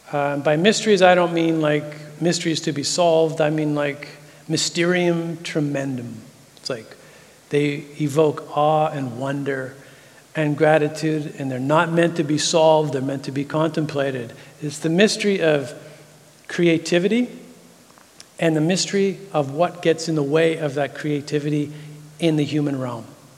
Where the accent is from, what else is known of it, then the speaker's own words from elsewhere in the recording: Vancouver, British Columbia, Canada; So I'm from Vancouver, British Columbia.